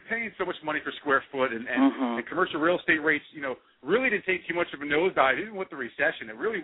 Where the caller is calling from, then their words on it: New Jersey, United States; Calling in from Jersey. Call from that New Jersey.